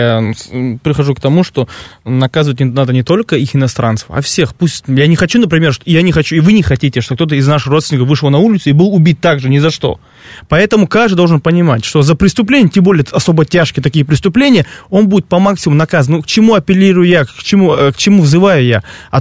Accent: Chechnya, Russia

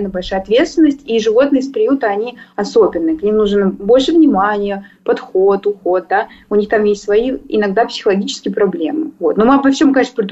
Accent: Kaluga, Kaluga Oblast, Russia; now in Moscow, Russia; это в Калуге, это мой родной город, я вот в Москву переехала, Калуга мой родной город

